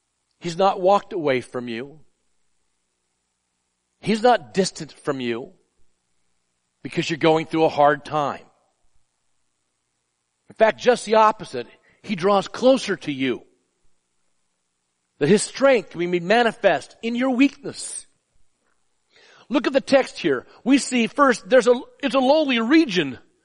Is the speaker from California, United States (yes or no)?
no; Idaho, United States; I'm from Idaho. Southern Idaho.